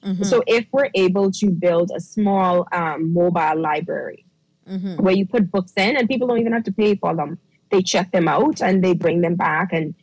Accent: Bahamas; I explained that I was raised in the Bahamas

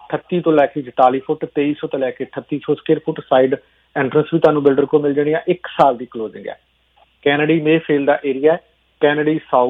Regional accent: Chheena, Punjab, India; ਮੇਰਾ ਪਿੰਡ ਛੀਨਾ ਹੈ ਅੰਮ੍ਰਿਤਸਰ 'ਚ

